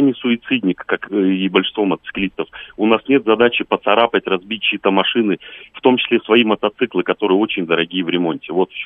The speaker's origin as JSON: {"language": "Russian", "town": "Mytishchi", "region": "Moscow Oblast", "country": "Russia", "said": "я из Мытищи"}